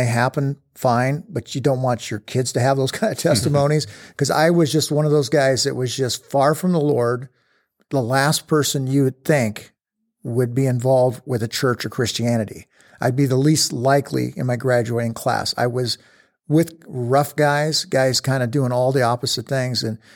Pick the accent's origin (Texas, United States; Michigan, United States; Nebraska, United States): Nebraska, United States; Lincoln; And so I did not have the religious background like a lot of people did in the 60s, even growing up in Lincoln.